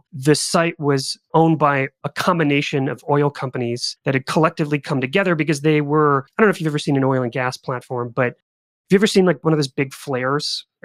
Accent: Marshfield, Wisconsin, United States; So I came from Marshfield. There's a great clinic there. It's pretty agrarian, pretty slow.

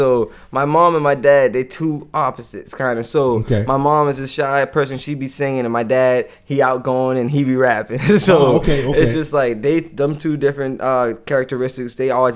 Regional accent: Charleston, South Carolina, United States; So I'm from James Island, Charleston, South Carolina. A few people know me out here. You know, some people don't, but that's where I'm from. Grew up, born and raised down there, right?

